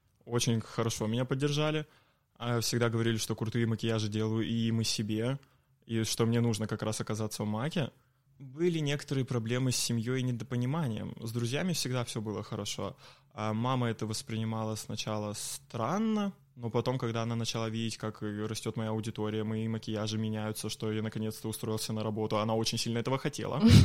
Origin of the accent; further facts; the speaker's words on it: Solikamsk, Perm Krai, Russia; now in Yekaterinburg, Russia; Я вообще родом из Соликамска, потом жил в Перми, и в Перми как раз начал этим заниматься, и затем я уже переехал сюда